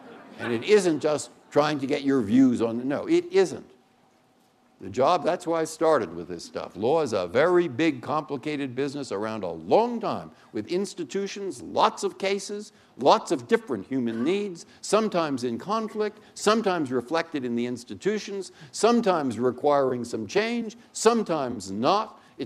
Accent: San Francisco, California, United States; also born or lived in Massachusetts; I grew up in San Francisco. I lived most of my life in Massachusetts.

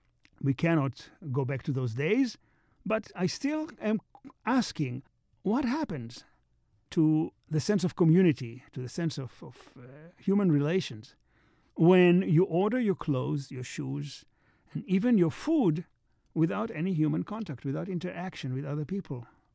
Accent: Israel; You know, growing up in Israel, in emerging Israel, I experienced in one generation this dizzying transition from camels and donkeys to supermodernism.

